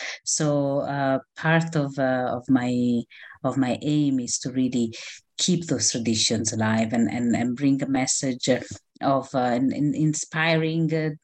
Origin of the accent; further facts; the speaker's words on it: Rome, Lazio, Italy; English is a second language; now in Israel; So I am from Rome. I was born and grew up in Rome, in Italy. And I then moved to Israel, where I did my undergraduate in Israel in political science, and then I moved to London 25 years ago